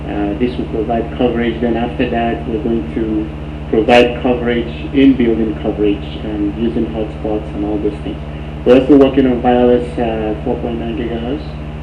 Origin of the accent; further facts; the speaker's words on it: Oregon, United States; By the way, I'm from Oregon. I went to school in Oregon, Oregon State.